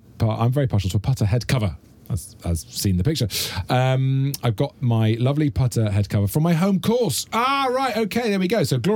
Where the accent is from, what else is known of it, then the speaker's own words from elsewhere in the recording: Wales, United Kingdom; I'm from South Wales.